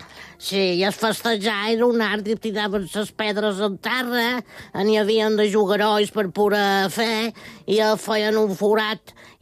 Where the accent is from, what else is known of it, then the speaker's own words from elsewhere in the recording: Santa Gertrudis, Balearic Islands, Spain; Bueno, això que vosaltres dieu ara és que antigament jo sóc de Santa Gertrudis.